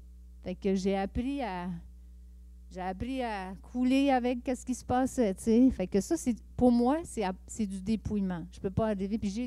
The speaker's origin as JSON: {"language": "French", "region": "Quebec", "country": "Canada", "also_born_or_lived": "Acadia", "said": "c'est sûr que j'ai un français, je suis québécoise, qui a été transformée en Acadie, fait que j'ai un français qui est différent."}